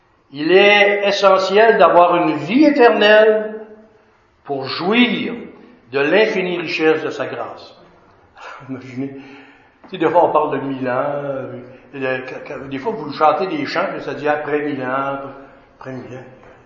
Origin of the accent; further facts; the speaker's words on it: Lac-Mégantic, Quebec, Canada; Moi, quand j'étais jeune à Mégantic, des ruisseaux, on en voyait